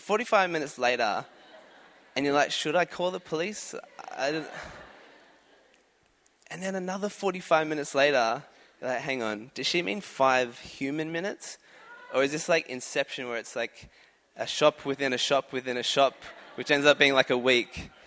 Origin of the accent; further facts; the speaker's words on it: Australia; We're Australian and we love Australia because it's our home. It's what we know. It's what we love.